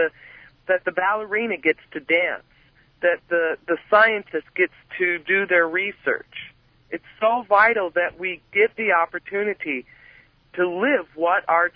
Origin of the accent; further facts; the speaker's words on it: South Dakota, United States; You know, I'm originally from South Dakota, and I'm the oldest child of four, and I'm the only girl. And I grew up in South Dakota at a time where there were terrible struggles with the Native American community up there.